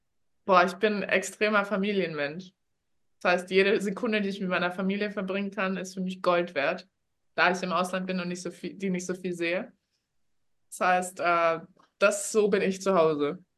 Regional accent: Bavaria, Germany; wenn du als Bayer davor stehst, dann sagst du natürlich, nee, kann sie nicht. Aber also im Rest von Deutschland weiß nicht, ob die da den Unterschied erkennen.

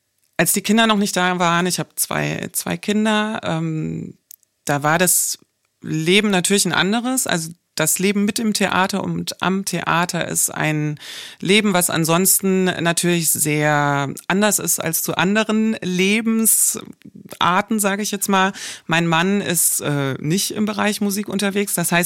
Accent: Southern Germany, Germany; ich komme eigentlich auch aus dem Süden von Deutschland

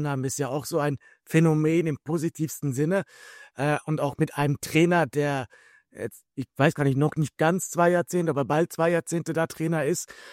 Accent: Switzerland

